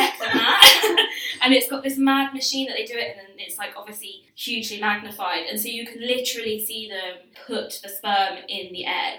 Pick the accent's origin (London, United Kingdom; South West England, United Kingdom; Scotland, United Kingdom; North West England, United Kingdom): South West England, United Kingdom; Bournemouth; I'm from Bournemouth and tried to go to Bournemouth Uni, but they didn't want me.